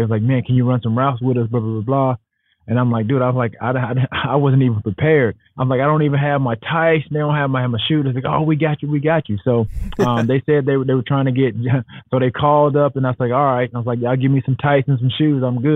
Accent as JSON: {"language": "English", "region": "Alabama", "country": "United States", "said": "I'm from Alabama. I'm an Alabama fan."}